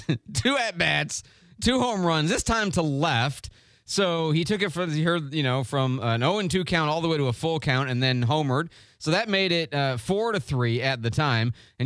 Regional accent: Detroit, Michigan, United States; also born or lived in St. Louis / Chicago; now in Pensacola, United States; Not originally from Pensacola, originally from Detroit, really. But, Detroit, Chicago, St. Louis, those are kind of like home before Pensacola, even though we've lived in Pensacola now for almost 13 years

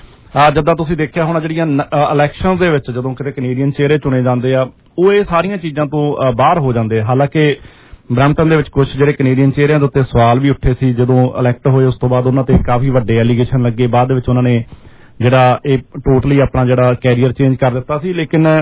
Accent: Punjab, India; now in Canada; ਖਾਸ ਤੌਰ ਤੇ ਜਿਹੜੇ ਅਸੀਂ ਪੰਜਾਬ ਤੋਂ ਆਏ

